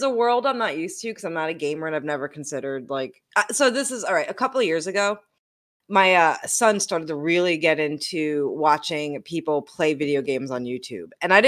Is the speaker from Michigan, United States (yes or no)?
no; New Jersey, United States; I don't got that. I'm from New Jersey.